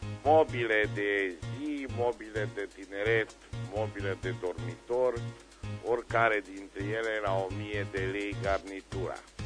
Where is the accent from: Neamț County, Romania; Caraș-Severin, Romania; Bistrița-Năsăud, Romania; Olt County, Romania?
Caraș-Severin, Romania; Reșița; din Reșița